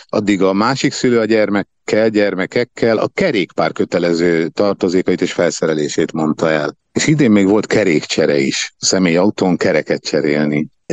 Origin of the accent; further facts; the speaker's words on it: Székesfehérvár, Fejér, Hungary; székesfehérváriak vagyunk